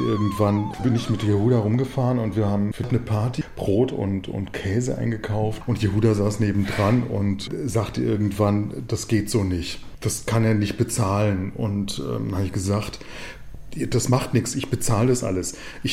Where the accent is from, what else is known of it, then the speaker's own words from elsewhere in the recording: Baden-Württemberg, Germany; moved away as an adult; now in Berlin, Germany; Ich komme aus Baden, habe mal irgendwann Theologie studiert und bin in den 90ern nach Berlin gezogen.